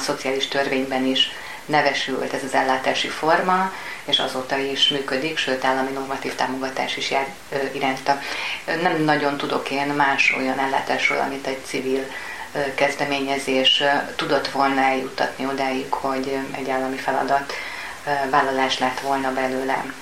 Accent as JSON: {"language": "Hungarian", "town": "Esztergom", "region": "Komárom-Esztergom", "country": "Hungary", "lives_now": "Budapest, Hungary", "said": "Amikor én feljöttem Budapestre, ugye én vidéki vagyok, ez a feljöttem, ez azt hiszem mindannyian, akik vidékiek vagyunk, használjuk, tehát én feljöttem Esztergomból a Nagy Budapestre"}